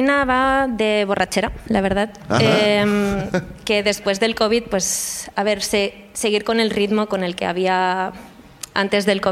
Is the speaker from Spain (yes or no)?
yes; Terrassa, Catalonia, Spain; De Tarrasa.